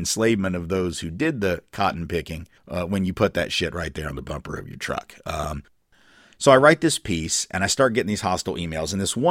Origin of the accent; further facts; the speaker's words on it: the South, United States; I talked about it as a Southerner.